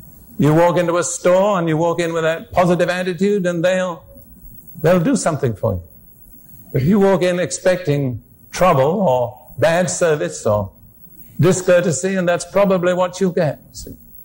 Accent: United Kingdom; I am British by background, as most of you know.

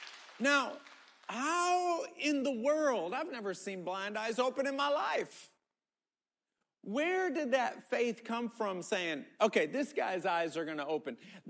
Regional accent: United States; I'm this American guy. They don't know me.

